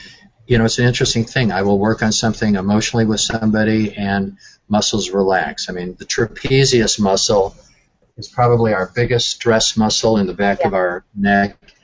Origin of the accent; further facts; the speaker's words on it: Minnesota, United States; I'm from Minnesota.